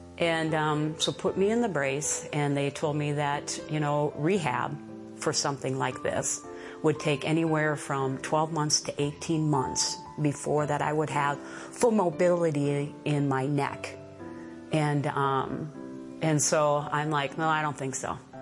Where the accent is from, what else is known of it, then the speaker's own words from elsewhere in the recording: Elk River, Minnesota, United States; I'm from Living Word Christian Center is our home church, and we're from Elk River, Minnesota.